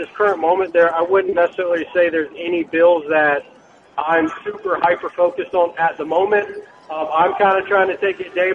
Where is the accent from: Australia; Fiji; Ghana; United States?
United States; Memphis, Tennessee; moved away; also born or lived in Mississippi; Yeah, so I grew up mostly in the Memphis, Tennessee area, right across state line in Mississippi.